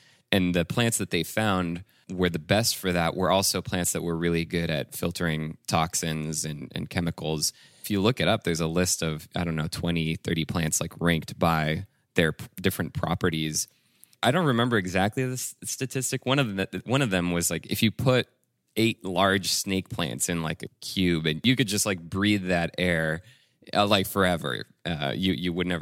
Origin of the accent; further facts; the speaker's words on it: France; now in Los Angeles, United States; But where I grew up in France, actually, I was right next to a forest.